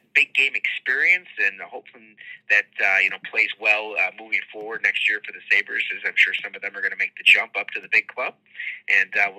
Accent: Rochester, New York, United States; Certainly, you know, I grew up in Rochester, Mike

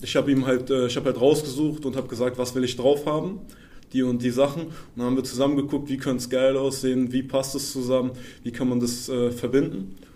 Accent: Berlin, Germany; Ich bin in Lichterfelde aufgewachsen. Das kann man sich vorstellen, es gibt da einmal so eine Gegend, die ist ein bisschen wohlhabender. Und direkt daneben ist halt auch Block und so.

